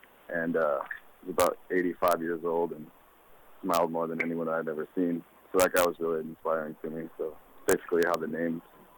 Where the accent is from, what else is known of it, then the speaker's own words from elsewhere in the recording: Hopkins, Minnesota, United States; Growing up in Minneapolis, actually, kind of was like my second raising, like after I left my parents' house, and everyone that I met in Minneapolis that I hadn't known in Hopkins